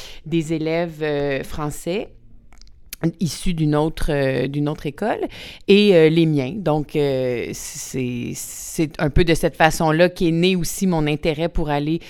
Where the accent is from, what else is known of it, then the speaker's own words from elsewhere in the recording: Montreal, Quebec, Canada; born there; je suis née à Québec, je suis née même à Montréal. J'y enseigne depuis 20 ans maintenant.